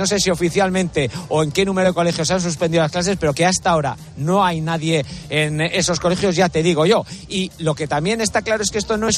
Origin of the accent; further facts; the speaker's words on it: Basque Country, Spain; born there; Yo soy nacido y vivo a 25 kilómetros de Bilbao